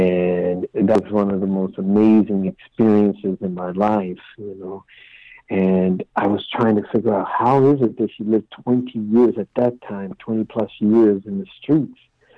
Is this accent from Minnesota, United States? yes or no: no; California, United States; also born or lived in Philadelphia; because I grew up in California.